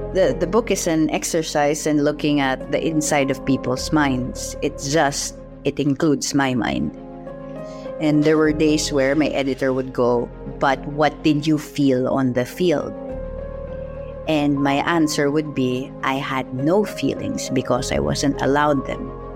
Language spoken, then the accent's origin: English; Philippines; maybe because I'm Catholic or was Catholic, maybe because I'm Filipino, I don't know.